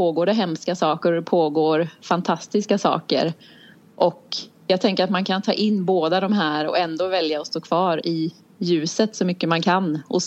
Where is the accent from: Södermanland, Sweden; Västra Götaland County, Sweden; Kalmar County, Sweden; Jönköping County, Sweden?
Kalmar County, Sweden; also born or lived in Stockholm / Skåne; now in Kalmar, Sweden; nu sitter jag i Kalmar ska jag säga när jag säger hit. Men jag är uppvuxen på Öland. Och jag bodde där i 18 år. Och sen har jag varit iväg. Bott i Stockholm i 12 år blev det väl. Skåne 8 år. Och sen har jag begett mig hemåt igen.